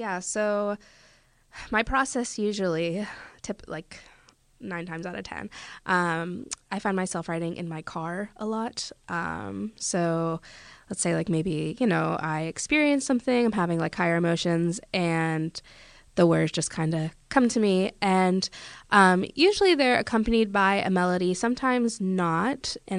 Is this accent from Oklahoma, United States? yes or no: no; Pennsylvania, United States; Yeah, I grew up on the Conemaugh River